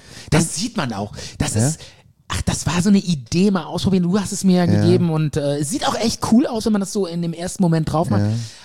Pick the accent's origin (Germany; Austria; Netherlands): Germany; Cologne, North Rhine-Westphalia; Wir sind ja alle Kölsche Jungen